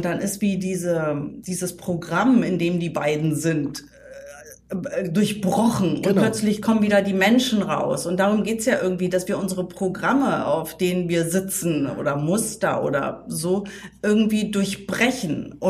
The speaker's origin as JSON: {"language": "German", "region": "East Germany", "country": "Germany", "said": "Man muss ja auch sagen, ich komme aus dem Osten. Ja, ich habe diese Bildungsbürger-Intellektualität. Also ich komme ja aus einem Künstlerhaushalt."}